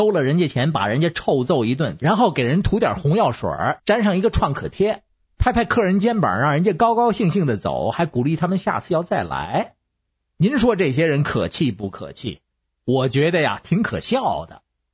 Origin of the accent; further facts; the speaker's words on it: Beijing, China; 我是北京的…